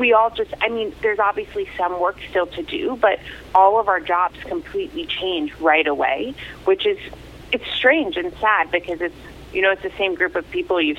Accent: Croton-on-Hudson, New York, United States; Yes, so I grew up in Croton on Hudson. I went to like all Croton schools my whole life.

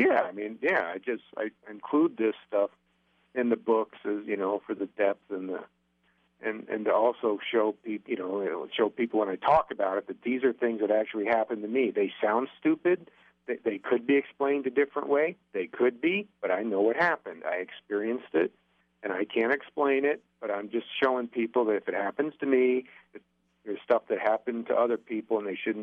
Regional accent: Northeast, United States; And I say draw, and I don't say drawer because I'm from Northeast

